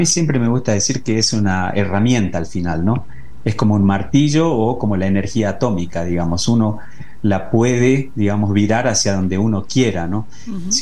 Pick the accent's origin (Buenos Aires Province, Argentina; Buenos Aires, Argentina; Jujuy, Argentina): Jujuy, Argentina; Humahuaca; also born or lived in Europe; yo tuve la oportunidad de vivir casi 20 años en Europa y me volví y dije, quiero apostar por mi ciudad natal, por Humahuaca.